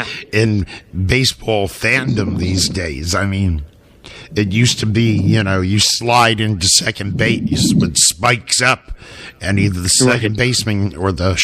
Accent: New York, United States; I'm from New York, too, by the way, from the East Coast.

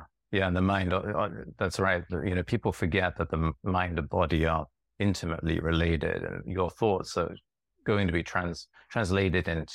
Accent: United Kingdom; And you're in Britain, and I grew up in Great Britain.

